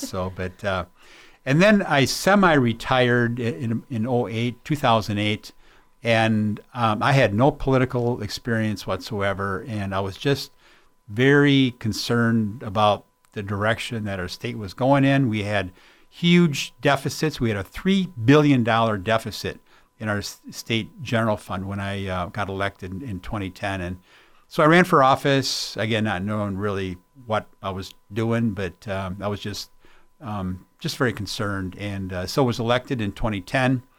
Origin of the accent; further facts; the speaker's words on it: Spring Green, Wisconsin, United States; So born and raised in Spring Green.